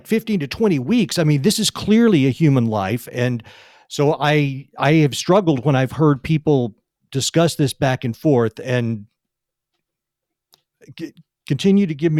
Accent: Texas, United States; I believe she's coming to us from Texas, my home state.

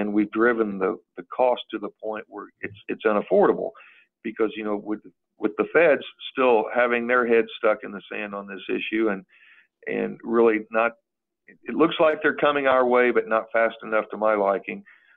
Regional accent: Seymour, Indiana, United States; I was on city council here in my hometown of Seymour for 5.5 years

